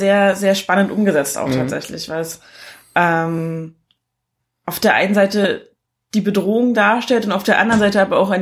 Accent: Erfurt, Thuringia, Germany; also ich komme ja nun mal hier aus der Ecke, das haben wir jetzt schon mehrfach erzählt. Weimar ist 20 Kilometer von Erfurt weg, wo ich aufgewachsen bin.

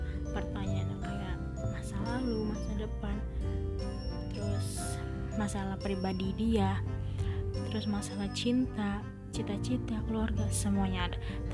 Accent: Tangerang, Banten, Indonesia; Aku asalnya dari Tangerang, asli Tulen Tangerang. Dari lahir sampai gede di Tangerang.

